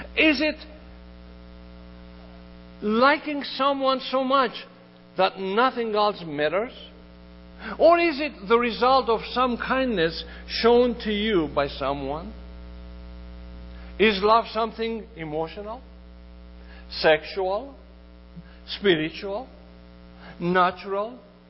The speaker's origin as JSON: {"language": "English", "town": "Athens", "region": "Attica", "country": "Greece", "tie": "born or raised there", "said": "While I was growing up in Athens, Greece, I would almost hear daily"}